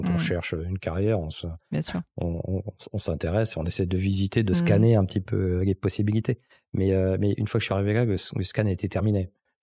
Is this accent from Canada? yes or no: no; French Polynesia; j'ai grandi à Tahiti, donc la réception à la télé, c'était pas le direct